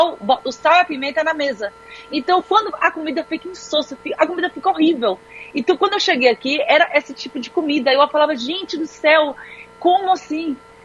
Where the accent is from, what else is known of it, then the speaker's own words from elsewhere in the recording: Salvador, Bahia, Brazil; moved away as an adult; now in London, United Kingdom; Isso, sou soteropolitana.